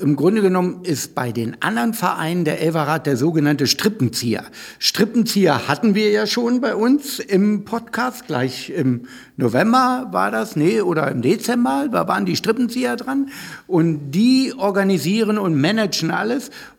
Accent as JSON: {"language": "German", "region": "Northern Germany", "country": "Germany"}